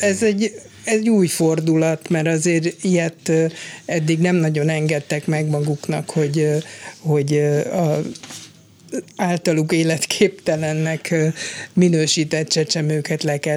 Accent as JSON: {"language": "Hungarian", "country": "Hungary", "said": "De, mert magyar vagyok, és ezt bár a magyar kormány teszi, de hát igazából azért Magyarországon egy bélyeg"}